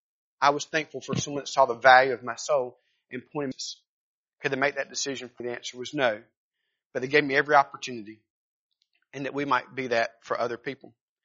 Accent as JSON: {"language": "English", "town": "Raleigh", "region": "North Carolina", "country": "United States", "said": "She was from Asheboro doing CEF as a summer teenage missionary, summer missionary, and I was from Raleigh."}